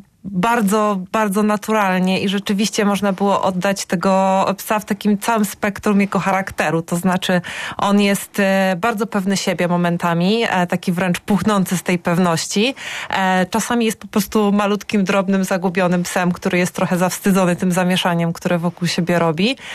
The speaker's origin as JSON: {"language": "Polish", "town": "Kraków", "region": "Lesser Poland", "country": "Poland", "said": "jestem z Krakowa. Natomiast czuję się taką rezydentką Szczecina, ponieważ od 10 lat przyjeżdżam tutaj do Oli."}